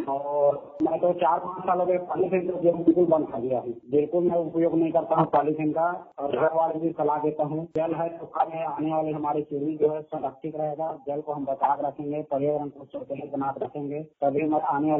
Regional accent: Mudhipar, Chhattisgarh, India; जी, मेरे गांव में जो है पत्थर का खदान है मैडम

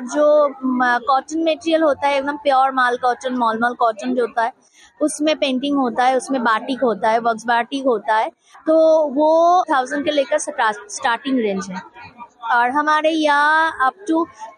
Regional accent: West Bengal, India; हम बंगाल से आए हैं और

